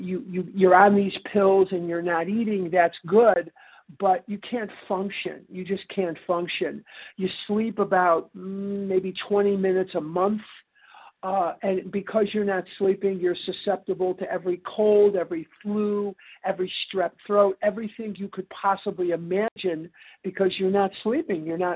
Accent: Chicago, Illinois, United States; I'm born and raised in Chicago.

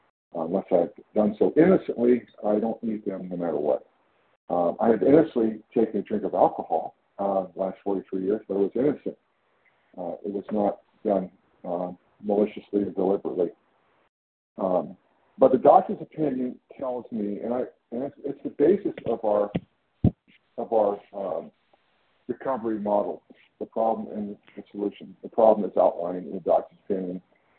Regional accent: California, United States; I'm from California.

